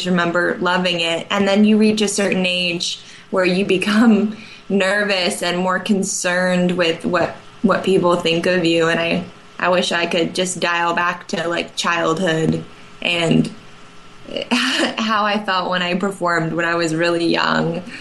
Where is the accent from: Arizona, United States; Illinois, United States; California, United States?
Arizona, United States; now in Austin, United States; I'm from Arizona, so I haven't really lived in Austin for very long. I've been here for about a year and a half.